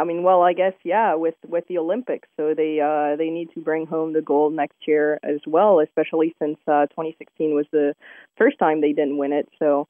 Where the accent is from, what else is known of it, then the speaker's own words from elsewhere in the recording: France; English is a second language; now in United States; again, I was raised in France